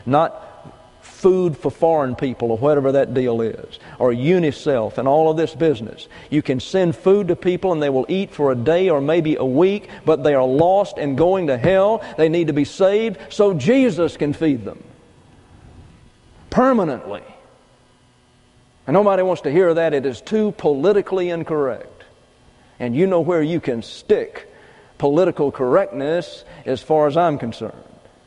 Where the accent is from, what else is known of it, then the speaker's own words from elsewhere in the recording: Alabama, United States; And I was raised in South Alabama. And I was raised in South Alabama when cotton was king.